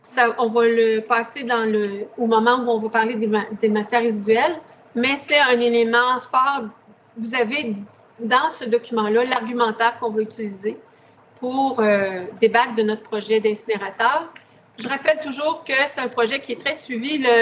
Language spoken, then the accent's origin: French; Quebec, Canada; les services qu'on a chez nous, au Témiscamingue.